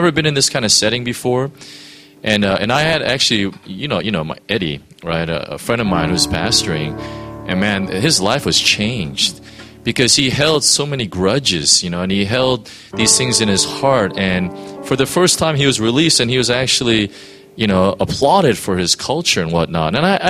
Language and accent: English; United States; You know, I was raised in the States. I'm obviously Korean American